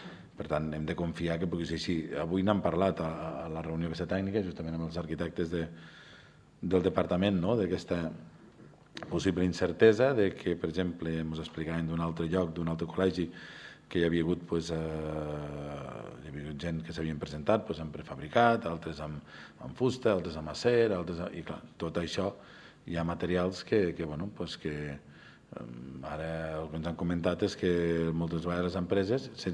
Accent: Balaguer, Catalonia, Spain; aquí som tots catalans i tots balaguerins

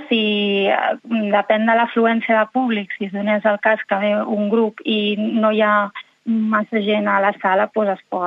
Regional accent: Tiana, Catalonia, Spain; Sí, soc de Tiana.

